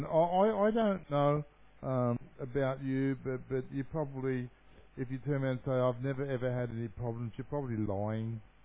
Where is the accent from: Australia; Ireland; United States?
Australia; But I came home from Papua New Guinea, and I wanted to be able to say, I taught the people so much. I taught them so much. And when I landed in Australia